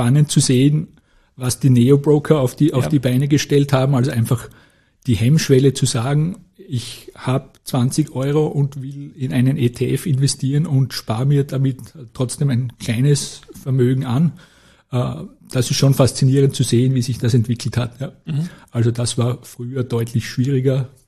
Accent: Styria, Austria; als Steirer bietet sich natürlich

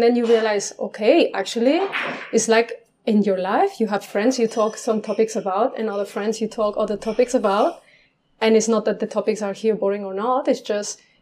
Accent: Spain; English is a second language; I am from Spain.

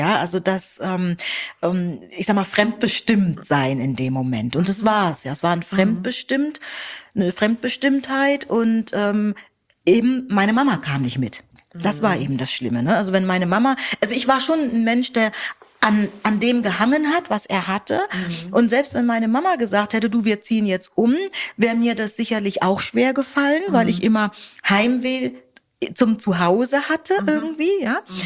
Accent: Buxtehude, Lower Saxony, Germany; also born or lived in Nigeria; Oder bei uns in Buxtehude, wir hatten so einen kleinen Schrebergarten und dort im Garten zu essen, das war für uns immer das Größte

